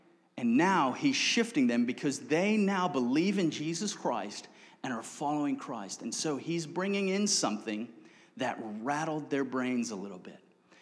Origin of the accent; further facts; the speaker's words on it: United States; look, you know, I'm an American, right?